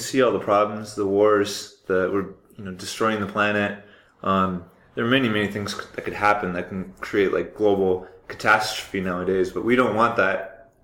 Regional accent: United States; you know, I'm from the United States, and you kind of get this different perception of people all around the world.

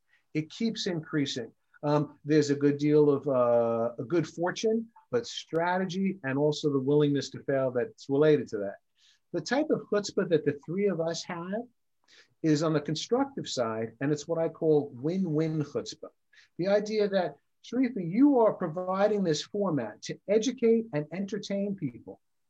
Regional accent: New York, United States; I grew up in New York, and granted, 300 square feet, you could raise a family of six.

